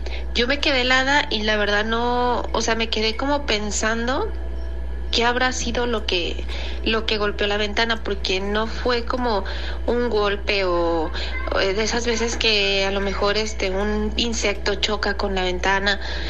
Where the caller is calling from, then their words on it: Guadalajara, Jalisco, Mexico; de Guadalajara.